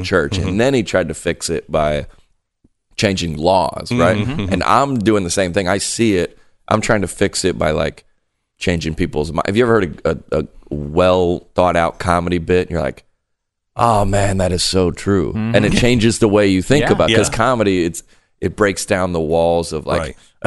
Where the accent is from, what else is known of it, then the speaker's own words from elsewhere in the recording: the South, United States; All right, so I grew up in church. I grew up in the South. My dad's a pastor. I was homeschooled, one of eight kids.